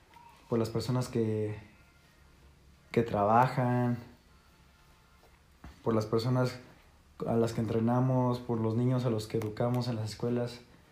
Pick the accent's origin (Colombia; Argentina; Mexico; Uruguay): Mexico; yo como mexicano esperaría que pudiera estudiar tranquilo